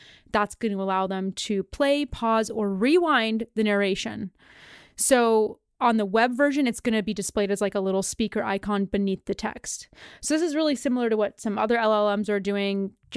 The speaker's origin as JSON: {"language": "English", "country": "Canada", "lives_now": "United States", "said": "We are bilingual in Canada. As some of you may know, I am Canadian, but I live in the States."}